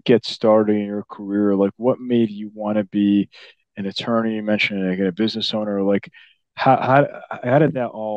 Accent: Chicago, Illinois, United States; I mean, I'm originally from Chicago, so I know the Midwest a little bit

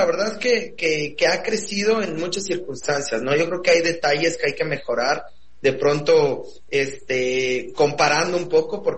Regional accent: Mexico; moved away as an adult; algún día quiero regresar a México y reafirmar y ser y dejar una huella también en mi país.

